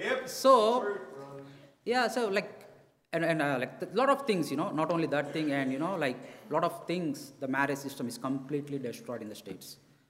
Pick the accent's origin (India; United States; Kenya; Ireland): India; English is a second language; So I was like, see, I'm from India, okay.